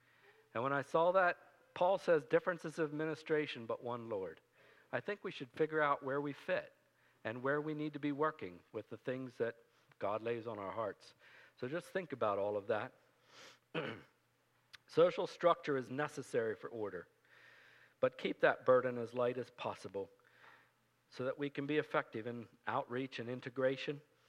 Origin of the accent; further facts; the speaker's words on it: Guatemala; So I grew up in Guatemala